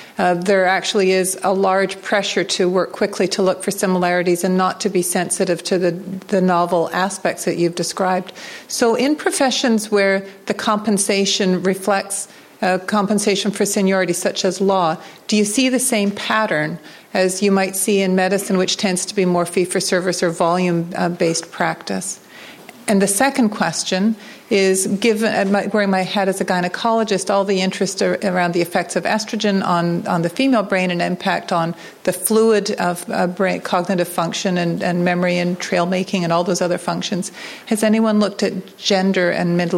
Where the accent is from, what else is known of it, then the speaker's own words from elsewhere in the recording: Toronto, Ontario, Canada; from Toronto with two questions.